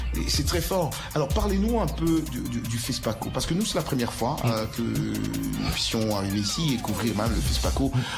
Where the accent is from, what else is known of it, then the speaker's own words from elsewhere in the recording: Kinshasa, DR Congo; moi, je suis originaire du Congo, Kinshasa, la RDC, et chez nous, il y a beaucoup de musiciens.